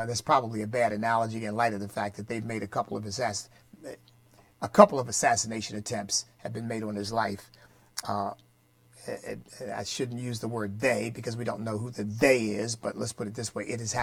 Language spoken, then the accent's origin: English; Pennsylvania, United States; I grew up in Pennsylvania, by the way. There's always a strong Puerto Rican community there, at least from the time I was growing up there.